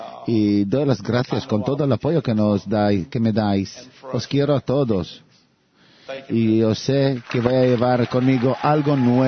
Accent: Alabama, United States; Sabéis que crecí en Alabama, y la verdad no tenía compañeros tan reales

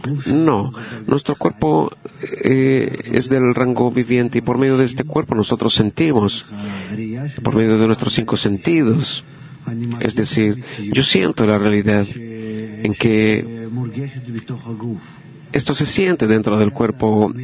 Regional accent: Eilat, Southern District, Israel; Yo soy de Eilat.

